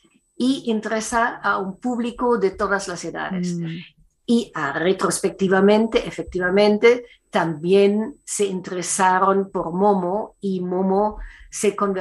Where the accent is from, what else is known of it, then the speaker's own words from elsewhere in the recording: Germany; Spanish is a second language; dado que yo soy alemana, por supuesto, tengo acceso más fácil a los textos en alemán